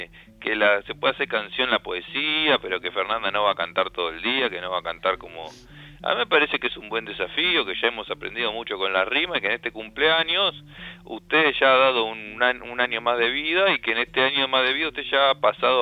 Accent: San Miguel del Monte, Buenos Aires Province, Argentina; Acá, en mi pueblito de San Miguel del Monte, se puede salir un poco más

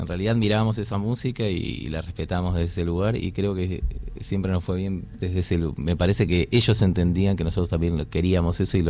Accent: Buenos Aires, Argentina; Somos porteños, claro. No salteños

